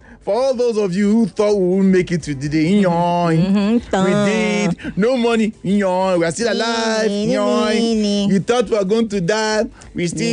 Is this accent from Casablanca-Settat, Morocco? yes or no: yes; Casablanca, Casablanca-Settat, Morocco; I'm from Casablanca.